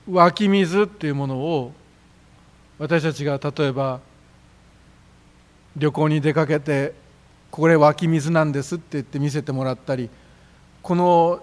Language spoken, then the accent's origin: Japanese; Nagoya, Aichi, Japan; こうして名古屋で育っています私が見ますと、不安に襲われるわけです。